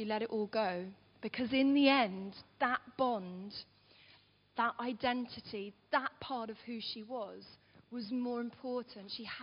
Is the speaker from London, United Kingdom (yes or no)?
yes; London, United Kingdom; You know, maybe it's because I'm a Londoner and all of that. And we've got a strong sense sometimes of where we live being who we are.